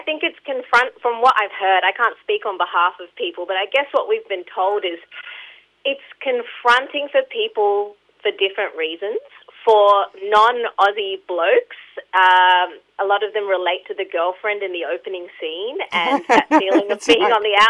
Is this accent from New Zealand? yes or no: no; India; now in Australia; I'm an Indian immigrant, I'm a woman